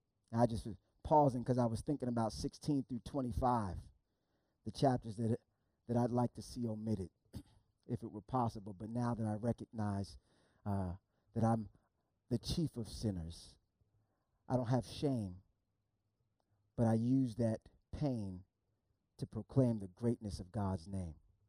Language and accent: English; New Jersey, United States; I grew up in Northeast New Jersey, right outside of New York City.